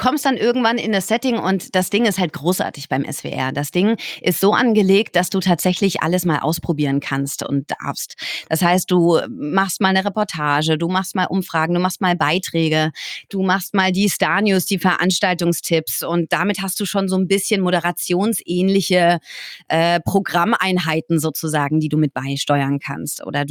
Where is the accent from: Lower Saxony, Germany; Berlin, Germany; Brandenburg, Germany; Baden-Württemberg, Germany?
Baden-Württemberg, Germany; Bühl; Ich bin in Bühl bei Baden-Baden aufgewachsen